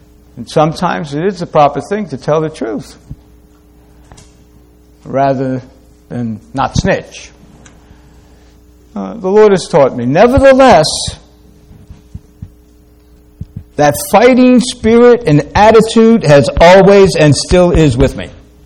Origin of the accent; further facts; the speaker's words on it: New York, United States; Growing up in New York, I was taught by mainly my friends, but also even family, two things that you never do.